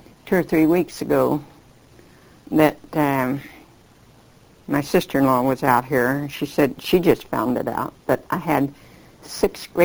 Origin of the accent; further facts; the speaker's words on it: Colorado, United States; I was born in Colorado. And my mother's mother and father, why, I partly grew up with them.